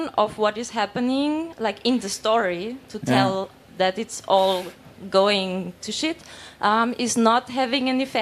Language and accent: English; Austria; I'm from Austria